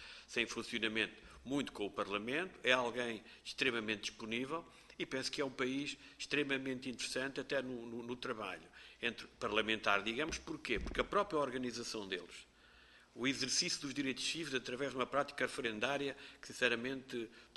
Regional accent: Castelo Branco, Portugal; also born or lived in Braga; eu sou natural do Distrito de Castelo Branco, mas também tenho... Estou repartido entre Castelo Branco e o Distrito de Braga, porque a minha família é de Cabeceiras de Basto

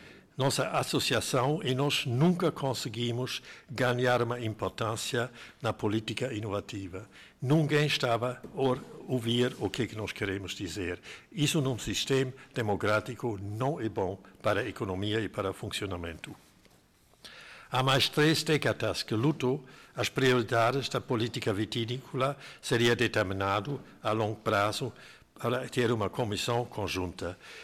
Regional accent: Germany; Portuguese is a second language; now in Portugal; meu português não está perfeito, eu sou alemão de origem, mas já tenho 60 anos de contactos a Portugal

